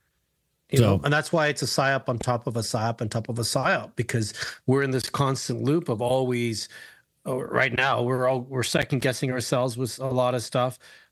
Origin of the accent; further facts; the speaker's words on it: Canada; being Canadian